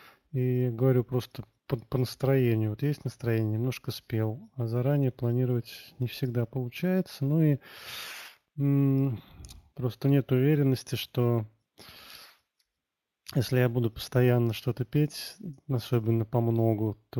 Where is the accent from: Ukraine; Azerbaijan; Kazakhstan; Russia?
Russia; Saratov, Saratov Oblast; Это песня о моем родном городе Саратове частично.